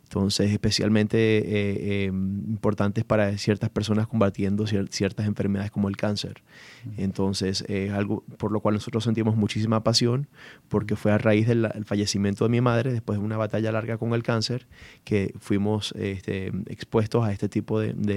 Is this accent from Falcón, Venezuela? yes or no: no; Maracaibo, Zulia, Venezuela; now in Atlanta, United States; Yo soy originalmente de Venezuela, de Maracaibo.